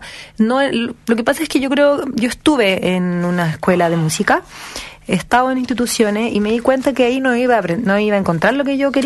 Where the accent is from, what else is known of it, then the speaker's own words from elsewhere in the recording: Chile; also born or lived in New Orleans; Soy chilena, nací en New Orleans, en Luisiana, en Estados Unidos.